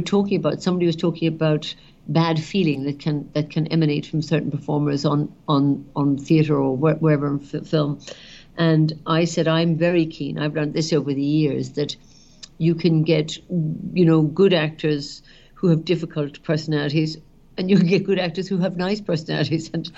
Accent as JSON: {"language": "English", "country": "Ireland", "tie": "born or raised there", "said": "There wasn't a lot growing up while I was growing up there."}